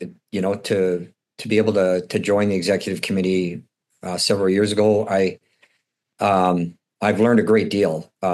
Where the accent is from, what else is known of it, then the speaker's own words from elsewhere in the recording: Canada; I don't think you could have scripted a better outcome than what we had, especially being Canadian.